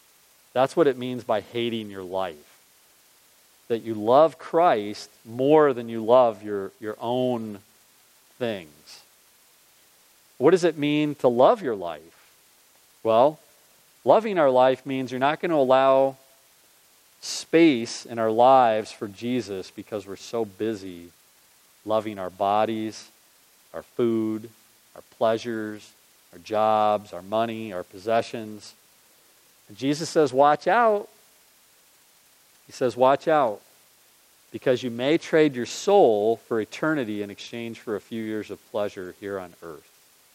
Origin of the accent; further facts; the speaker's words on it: Illinois, United States; I was born and raised in Illinois. I went to my first Cubs game when I was 10.